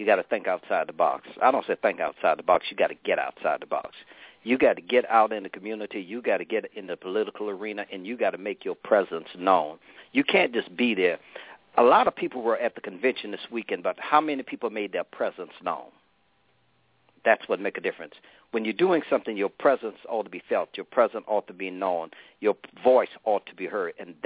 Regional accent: Georgia, United States; now in South Carolina, United States; I'm from Southeast Georgia originally. I've been in South Carolina going on almost 40 years.

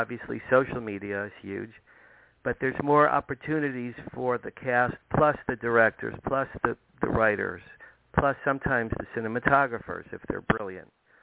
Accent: Asbury Park, New Jersey, United States; Where I grew up on the Asbury Park, New Jersey, Jersey Shore.

